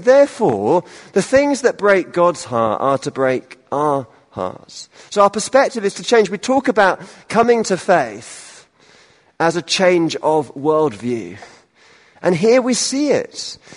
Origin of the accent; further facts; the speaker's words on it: Portsmouth, South East England, United Kingdom; born there; My father was Irish. My mother was English. I was born in Portsmouth, sort of in the south of England.